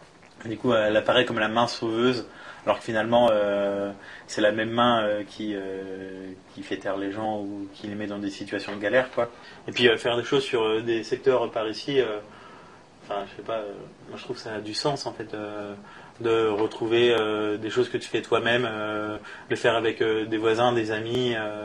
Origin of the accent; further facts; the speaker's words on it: Grand Est, France; born there; vu que je suis né dans le Grand Est maintenant